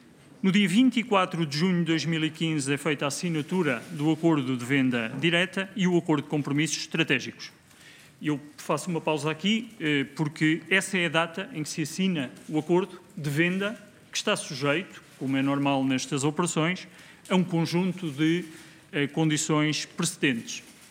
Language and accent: Portuguese; Portugal; E fico feliz, enquanto ex-membro do Governo e enquanto português